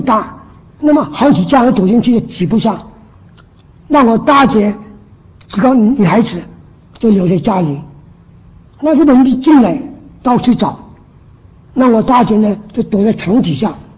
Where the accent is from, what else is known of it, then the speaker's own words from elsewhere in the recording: Guangxi, China; 我父亲是湖北人，我生在广西，从小是广西人。